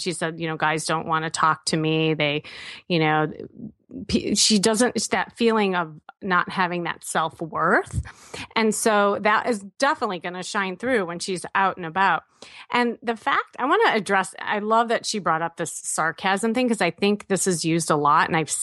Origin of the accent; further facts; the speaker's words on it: Midwest, United States; I mean, I'm from the Midwest. I know, Jordan, you are too. And I think Midwest people, we tend to use sarcasm and humor a lot.